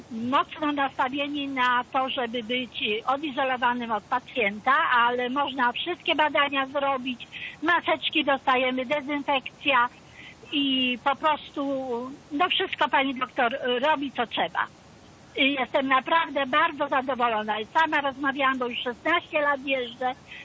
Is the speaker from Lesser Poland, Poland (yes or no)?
no; Namysłów, Opole Voivodeship, Poland; z Namysłowa, polskie.